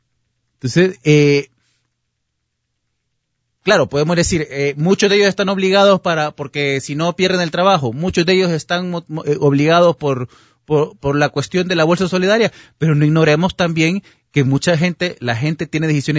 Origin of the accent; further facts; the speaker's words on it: Comayagüela, Francisco Morazán, Honduras; el caso del barrio donde yo crecí, ahí en Comayagüela, ¿no? Ahí en la zona del barrio de Lempira. Cuando yo crecí en ese barrio